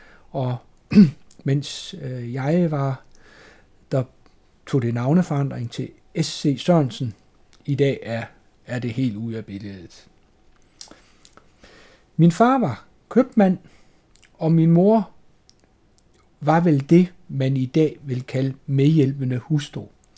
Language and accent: Danish; Horsens, Central Denmark Region, Denmark; Jeg er 63 år gammel. Jeg er født og opvokset i Horsens, nærmere betegnet på Spedalsø.